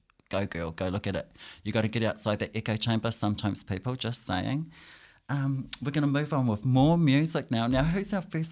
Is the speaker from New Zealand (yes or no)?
yes; Ruatoria, Gisborne, New Zealand; But I'm from Gisi Ruatoria area